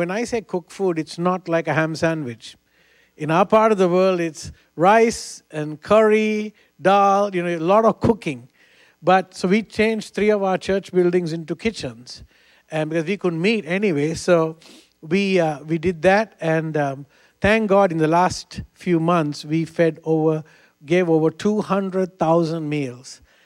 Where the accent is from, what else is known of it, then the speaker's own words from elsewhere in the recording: Sri Lanka; I come from Sri Lanka, for those who don't know. Island below India.